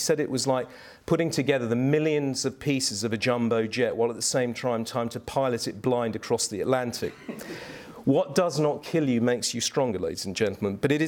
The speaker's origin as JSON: {"language": "English", "country": "United Kingdom", "said": "I do think, even as a Brit, that the civil law really does lend itself very well"}